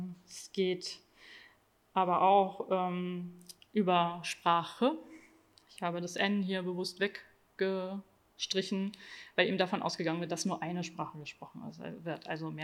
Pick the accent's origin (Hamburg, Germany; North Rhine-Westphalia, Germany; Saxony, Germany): North Rhine-Westphalia, Germany; Cologne; Obwohl ich hier geboren und aufgewachsen bin, werde ich immer wieder gefragt, wo ich herkomme. Wenn ich sage, ich komme aus Köln oder ich bin Deutscher